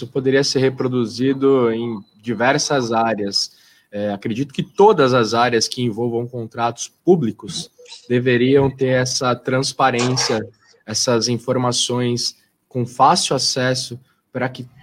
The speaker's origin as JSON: {"language": "Portuguese", "region": "São Paulo", "country": "Brazil", "tie": "born or raised there", "said": "para nós que somos caiçaras, nascemos e fomos criados aqui na Baixada Santista"}